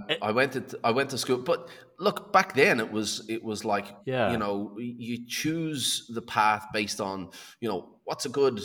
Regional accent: Ireland; moved away as an adult; also born or lived in Australia; So I'm Irish. I lived in Ireland until I was 20. I left Ireland at 20 to go to Australia to travel. I ended up staying in Australia for 20 years.

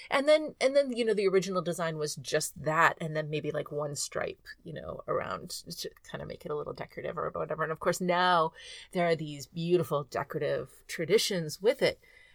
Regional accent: Texas, United States; I grew up in Texas. I don't know. Maybe somebody else who grew up in Texas in the 70s and early 80s remembers monkey blood as well

